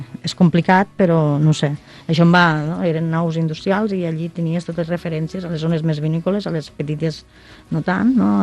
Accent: Catalonia, Spain; jo vinc del Delta, que és molt pla

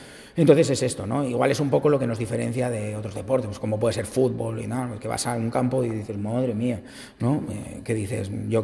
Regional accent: Basque Country, Spain; born there; also born or lived in Japan; mi padre es de origen japonés y mi madre es de Logroño. Yo nací en el País Vasco, he estado viviendo también en Japón.

